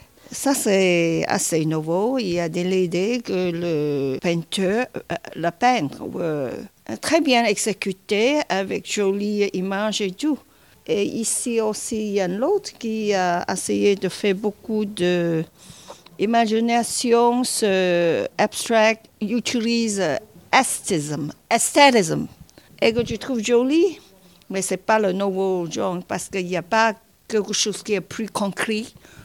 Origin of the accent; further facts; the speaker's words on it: China; French is a second language; Je viens de la Chine.